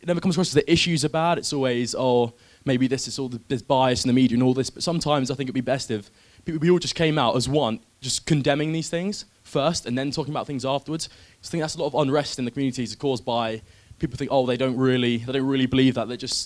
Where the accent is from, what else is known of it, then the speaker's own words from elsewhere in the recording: Crawley, South East England, United Kingdom; I'm from, well, I went to school in Crawley as well.